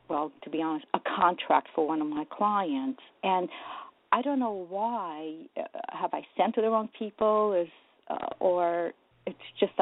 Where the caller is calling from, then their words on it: New Jersey, United States; I'm from New Jersey.